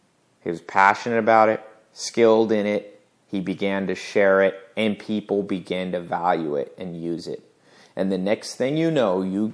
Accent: the South, United States; I've experienced racism. I grew up in the South

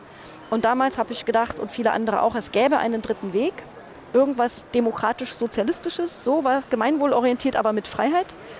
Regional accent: East Germany, Germany; Ich bin 1968 in der DDR geboren. Ich bin also in der DDR noch vollständig zur Schule gegangen. Ich habe sogar noch da studiert

